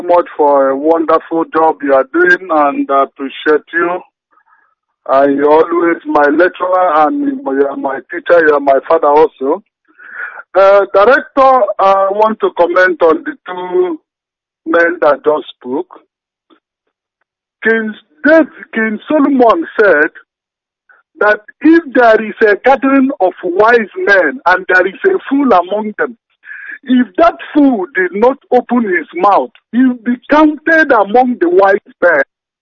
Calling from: Malaysia; I'm calling from Malaysia. I come from Urumba in the Hitobu.

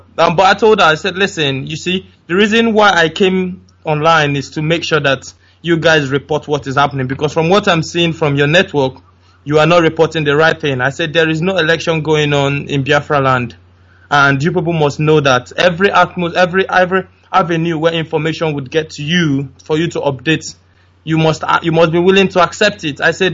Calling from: United Kingdom; I was calling from the United Kingdom.

